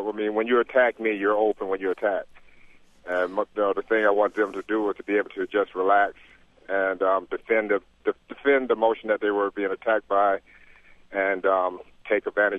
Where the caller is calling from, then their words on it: Flint, Michigan, United States; I'm calling you from Flint.